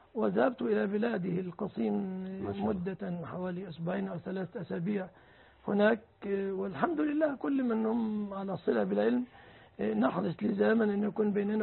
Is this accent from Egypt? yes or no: yes; Egypt; الأوضاع عندنا في مصر